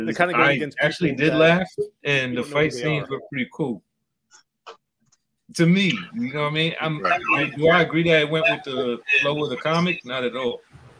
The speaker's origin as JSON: {"language": "English", "town": "Bronx", "region": "New York", "country": "United States", "said": "No, I'm from the Bronx, so of course, like, I could definitely resonate with a whole lot of stories"}